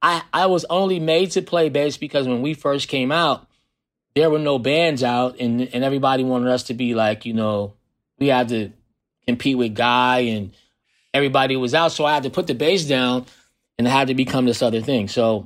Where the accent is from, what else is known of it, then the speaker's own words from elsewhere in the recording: Oakland, California, United States; I said, hey man, I grew up in Oakland. I was in a band with your son, Derek Graham, in my high school band.